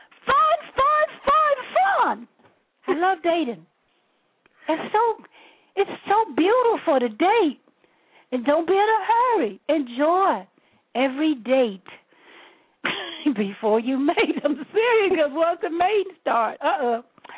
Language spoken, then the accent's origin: English; Memphis, Tennessee, United States; now we're going to go to 901, my hometown. Area code 901-289, Memphis, Tennessee.